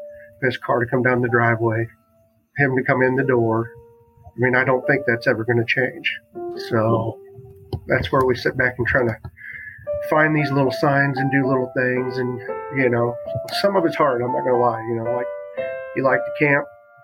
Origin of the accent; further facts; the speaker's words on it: Brighton, Illinois, United States; I'm from Brighton, Illinois.